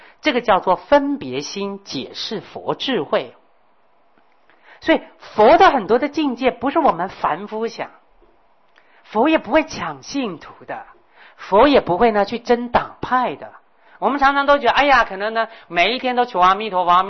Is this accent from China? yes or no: yes; China; 我们中国人有时候把它讲无念或离念解释为没有念头，这是断见